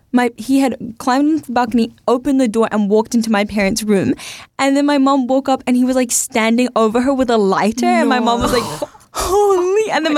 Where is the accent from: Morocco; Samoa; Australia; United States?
Samoa; as well as growing up in Samoa, I'm also from Jamaica.